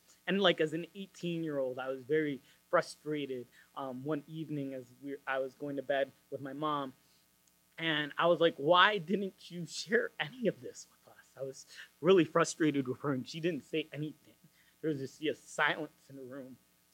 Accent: Utah, United States; I grew up in Utah as a very isolated Latino, especially like Salvadoran, where like there was no other Salvadoran I knew. Suburbs, Republican, Mormon, that was kind of the whole milieu

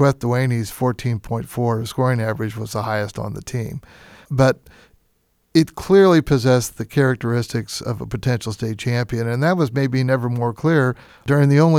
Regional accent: Unionville, Indiana, United States; Heck, my brother and I are the only real foreigners on the team. We're from Unionville.

